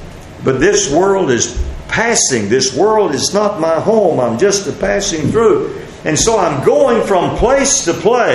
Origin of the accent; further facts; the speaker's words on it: Texas, United States; I appreciate the blessings of being an American, being a Texan.